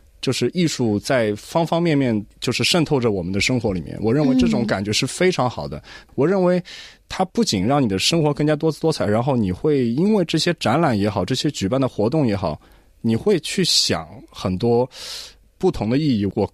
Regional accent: Australia; 能作为一个华裔的一个澳洲人也好，一个华人

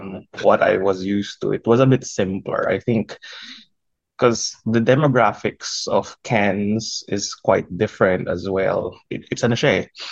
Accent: Philippines; So I go, as a Filipino, you would want to give that or show that off at some way, shape, or form.

